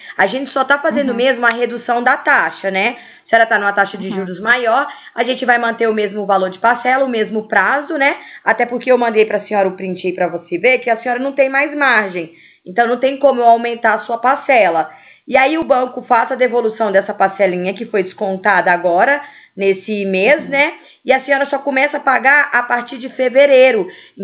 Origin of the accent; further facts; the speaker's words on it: Ribeirão Preto, São Paulo, Brazil; Eu sou daqui de Ribeirão Preto.